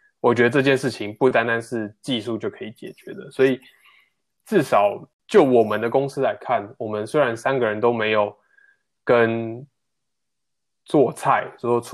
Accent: Taiwan; 那我们自己的状况是两个韩国人加一个台湾人，我是台湾人嘛

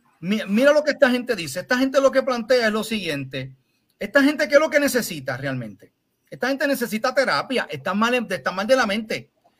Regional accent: Ponce, Puerto Rico; Yo soy puertorriqueño, yo nací en Ponce

